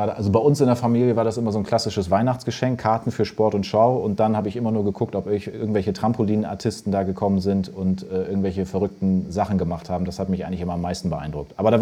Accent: Verden, Lower Saxony, Germany; Also pass auf, weil ich komme aus Bremen und umzu. Ich komme aus Verden.

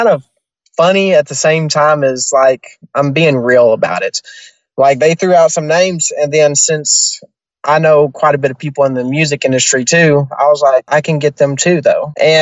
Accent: Tennessee, United States; like I am from Tennessee, so like I would actually make that drive to come sing karaoke because I love karaoke.

